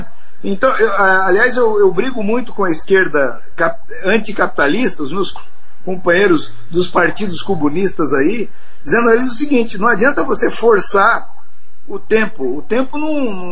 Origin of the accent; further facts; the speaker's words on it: Paranavaí, Paraná, Brazil; also born or lived in Curitiba; Nós tivemos que ir embora de Curitiba, eu fui morar em Paranavaí, fui criado em Paranavaí e só voltei para Curitiba em 79.